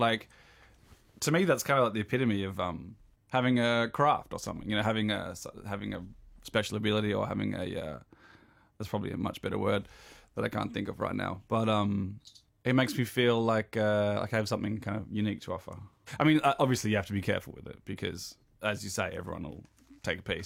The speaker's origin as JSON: {"language": "English", "country": "Australia", "said": "I was like, maybe this is going easy because I'm Australian."}